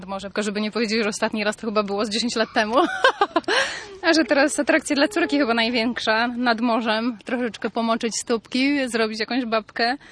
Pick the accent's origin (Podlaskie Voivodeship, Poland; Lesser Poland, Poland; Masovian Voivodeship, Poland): Masovian Voivodeship, Poland; Spod Warszawy, mała miejscowość.